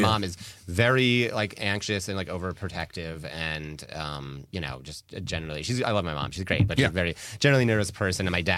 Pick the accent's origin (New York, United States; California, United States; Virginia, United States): New York, United States; We grew up in upstate New York, but we went up.